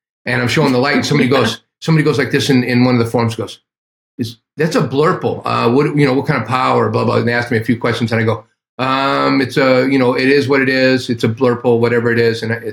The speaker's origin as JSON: {"language": "English", "region": "California", "country": "United States", "moved": "yes", "lives_now": "Canada", "said": "I come from Northern California, now living in Canada. I moved up here about 6 years ago."}